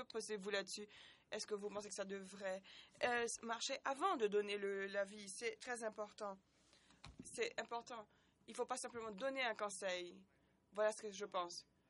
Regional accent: North Macedonia; je viens de Macédoine

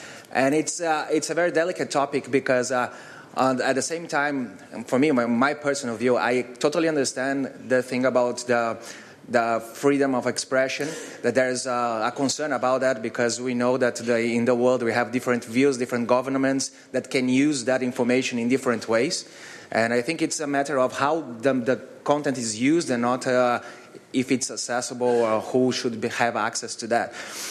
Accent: Brazil; from Brazil.

